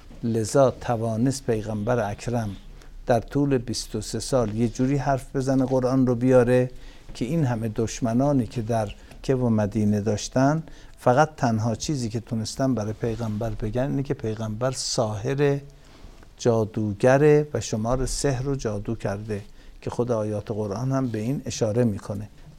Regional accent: Iran; ولی گفتم که من ایرانی هستم.

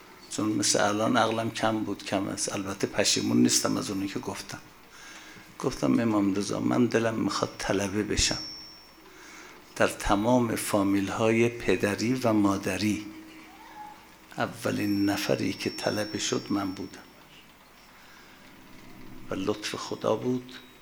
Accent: Iran; accent: Turkish; میدونی که ما ترکیم، از لهجه‌ام معلومه

